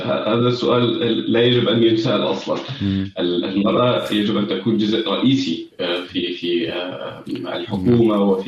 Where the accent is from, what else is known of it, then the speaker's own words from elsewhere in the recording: Syria; now in Germany; نحن بنعيش بدولة ديمقراطية مثل ألمانيا، بنعيش فيها منذ أكثر من عقد تقريبا، نحن كسوريين بالأخص.